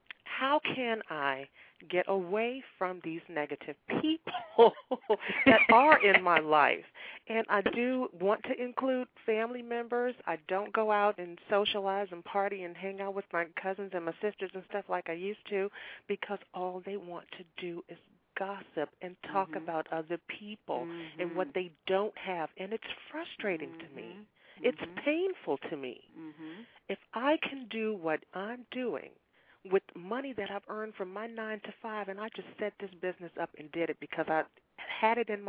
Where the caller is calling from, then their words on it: Washington, District of Columbia, United States; I'm calling from Washington, D.C.